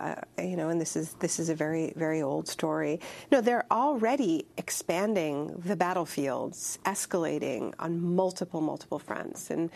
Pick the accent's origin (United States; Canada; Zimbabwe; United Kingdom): Canada; I'm Canadian. I'm Canadian-American dual citizen.